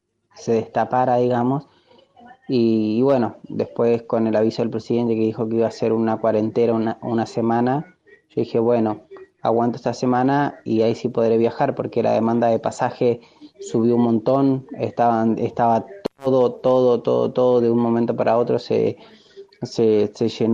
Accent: Neuquén, Argentina; soy de Neuquén, estaba desempleado ya, no tenía trabajo.

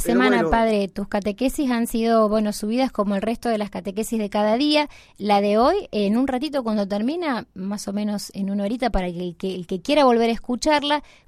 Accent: Corrientes, Argentina; now in San Nicolás, Argentina; Soy correntina y vivo en San Nicolás hace 19 años.

